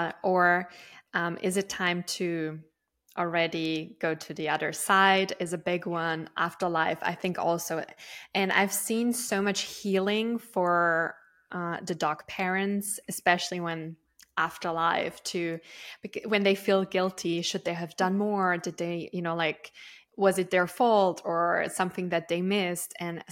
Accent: Austria; So I'm originally from Austria, and in the German-speaking countries, tree communication is quite, I would say, a bigger thing

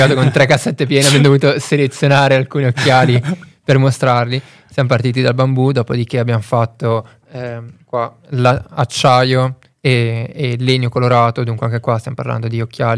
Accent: Lugano, Ticino, Switzerland; io sono di Lugano, ho studiato presso l'Università della Svizzera Italiana, ho fatto sia il bachelor che il master in economia e management

